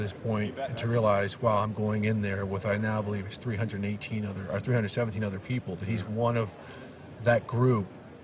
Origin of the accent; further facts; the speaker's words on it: Minnesota, United States; I was there for, I'm old enough to know, I was there to remember all, you know, three of the four Super Bowls, you know, there in the 70s.